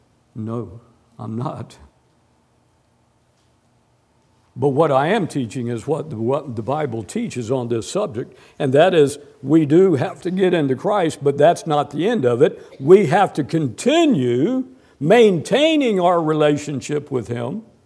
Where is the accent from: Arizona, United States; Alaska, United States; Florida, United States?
Florida, United States; Tampa; Now, I mentioned this morning I grew up in Tampa, Florida.